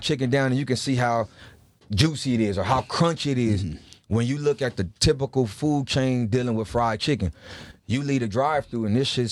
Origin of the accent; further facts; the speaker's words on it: Compton, California, United States; I was inspired where I grew up. born and raised in Compton.